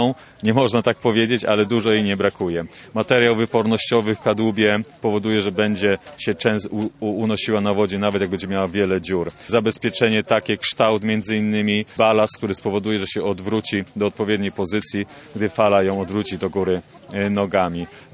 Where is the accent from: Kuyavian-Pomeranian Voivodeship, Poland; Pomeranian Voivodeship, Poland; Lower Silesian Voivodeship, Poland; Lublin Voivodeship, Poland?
Lower Silesian Voivodeship, Poland; Złotoryja; pochodzę ze Złotoryi, z najstarszego miasta w Polsce.